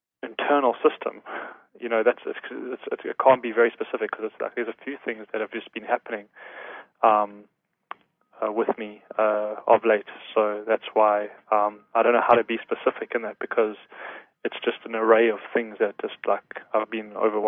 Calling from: Illinois, United States; I am phoning from Illinois.

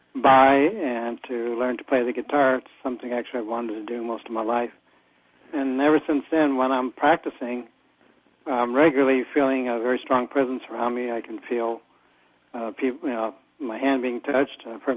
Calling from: Wisconsin, United States; Wisconsin.

